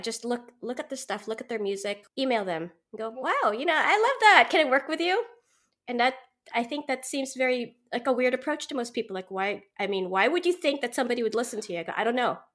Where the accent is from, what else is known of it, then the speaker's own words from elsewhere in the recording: Philippines; And I go, I'm Filipino. I mean, Filipinos tend to pick up languages and music very easily. Like, we're just like known for that.